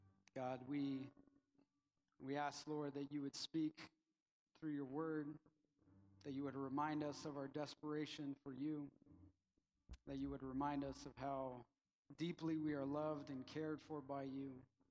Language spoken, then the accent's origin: English; Arizona, United States; So growing up in Arizona, one of the things that we had an abundance of was cacti. There was cactus everywhere.